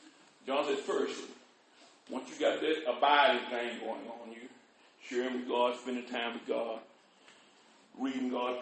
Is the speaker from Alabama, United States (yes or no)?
no; Texas, United States; born there; When I was born in Parkland Hospital. On my birth certificate, it said Parkland Hospital in the color.